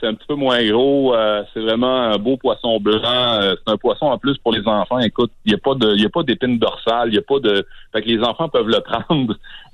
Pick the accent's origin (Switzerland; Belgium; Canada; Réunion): Canada; Sainte-Anne-de-la-Pérade, Quebec; Je suis natif de Saint-Anne-de-la-Pérade, puis j'ai une pourvoirie aussi là, sur la rivière.